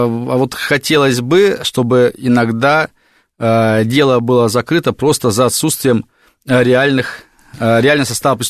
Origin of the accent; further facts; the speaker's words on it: Nakhodka, Primorsky Krai, Russia; born there; Я сам, кстати, родился в Находке. Папа у меня из Владивостока, мама из Находки, все родственники живут в Владивостоке.